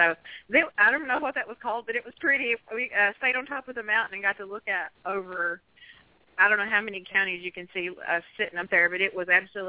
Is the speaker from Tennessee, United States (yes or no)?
yes; Murfreesboro, Tennessee, United States; I am from Murfreesboro, Tennessee.